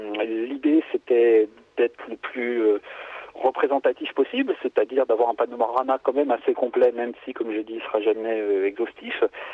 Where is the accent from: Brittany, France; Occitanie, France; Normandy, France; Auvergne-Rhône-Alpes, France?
Auvergne-Rhône-Alpes, France; mes enquêtes sont principalement centrées sur la Savoie, qui est ma région d'origine